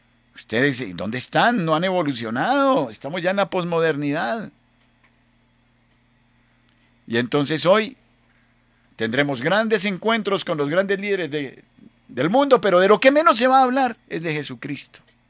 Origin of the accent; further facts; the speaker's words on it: Fómeque, Cundinamarca, Colombia; vamos a recordar pueblos como mi pueblo, Fomeque, o Villapinzón